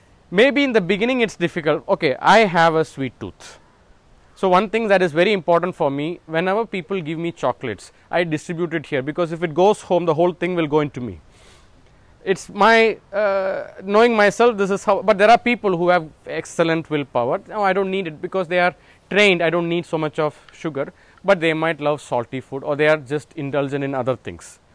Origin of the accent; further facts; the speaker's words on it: South India, India; I grew up in South India and we have a South Indian vegetarian dish. And this is what I have been brought up with.